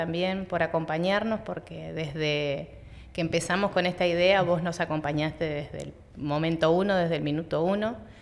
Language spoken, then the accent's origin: Spanish; Cipolletti, Río Negro, Argentina; soy nacida y criada acá en Cipolletti